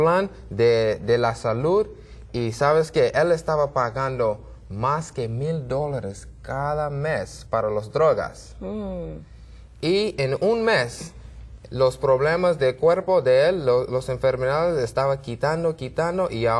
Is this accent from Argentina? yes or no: no; Brooklyn, New York, United States; Soy de Nueva York, de Brooklyn